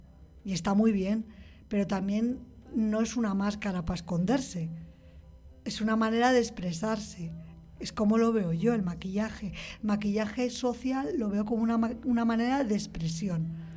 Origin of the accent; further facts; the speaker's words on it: Castile and León, Spain; yo vengo de una provincia que se llama Burgos